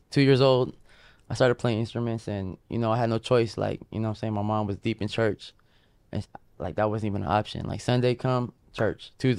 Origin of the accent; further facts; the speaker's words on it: Fresno, California, United States; In Fresno, California, up north.